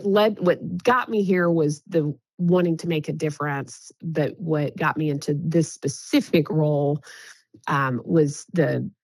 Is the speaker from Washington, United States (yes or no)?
no; Knoxville, Tennessee, United States; You know, so I'm born and raised in Knoxville, and I have always said that Knoxville is an incredible place.